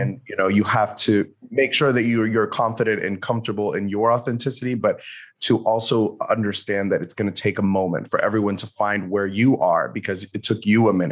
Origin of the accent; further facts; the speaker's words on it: Miami, Florida, United States; I grew up kind of all around the world. No, my parents were in the army. My parents were in the army, so we lived in a bunch of different states.